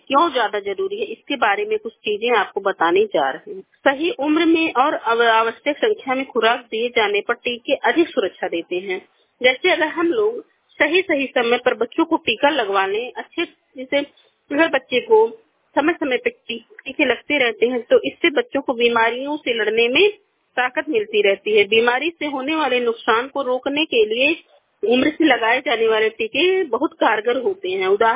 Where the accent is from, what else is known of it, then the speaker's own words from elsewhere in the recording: Uttar Pradesh, India; मैं बस्ती जिले से हूँ। मेरा उम्र 33 साल है।